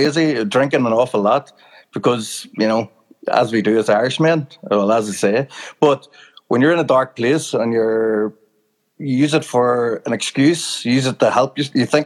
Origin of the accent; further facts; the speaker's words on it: Northern Ireland, United Kingdom; I'm not an alcoholic, but, you know. So I'm from Northern Ireland.